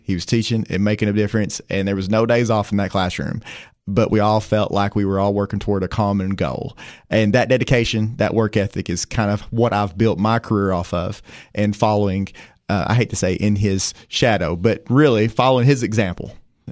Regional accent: Jamestown, Tennessee, United States; So I'm from Jamestown, Tennessee, originally.

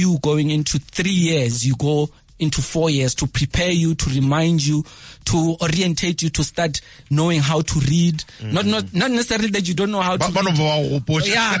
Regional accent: Mamelodi, Gauteng, South Africa; also born or lived in Limpopo; I grew up in Mamelodi East, a place called Tsakani.

